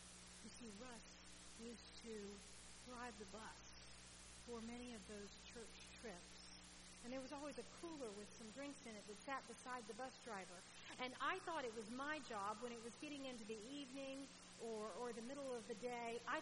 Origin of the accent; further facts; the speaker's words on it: Gainesville, United States; Many of you know that I grew up here in Gainesville, and I grew up as a part of Trinity.